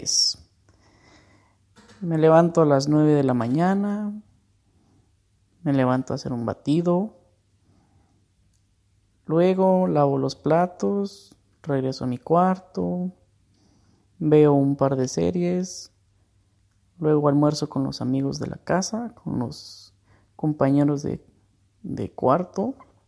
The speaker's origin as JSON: {"language": "Spanish", "country": "Guatemala", "said": "soy de Guatemala."}